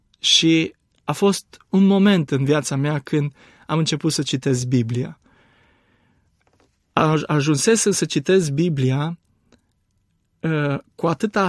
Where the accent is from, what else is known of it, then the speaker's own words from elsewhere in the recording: Alba Iulia, Alba County, Romania; m-a adus din nou în Alba Iulia, orașul meu natal.